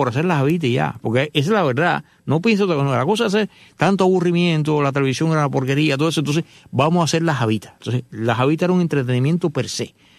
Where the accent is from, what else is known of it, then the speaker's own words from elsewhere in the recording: Havana, Cuba; con el perdón de los habaneros, yo soy habanero también